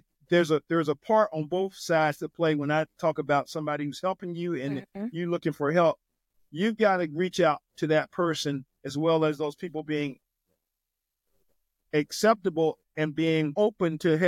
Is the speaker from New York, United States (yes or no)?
no; Virginia, United States; I'm coming from Virginia to Texas thing. But I'll give you a little bit about, the Tidewater, where I'm from originally.